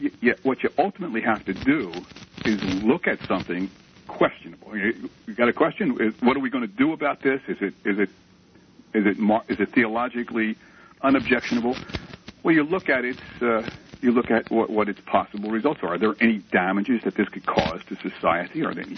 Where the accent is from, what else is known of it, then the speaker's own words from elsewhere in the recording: United States; I'm an American.